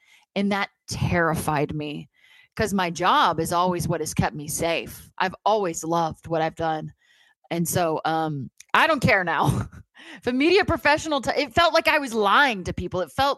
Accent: United States; And I was like, well, I'm an American. We don't get vacation.

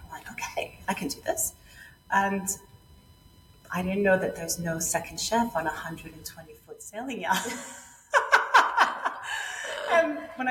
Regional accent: New York City, New York, United States; first language Spanish; English is a second language; I'm from New York City, but my mother's from Puerto Rico. My father's from Ecuador. So I'm my first language is Spanish.

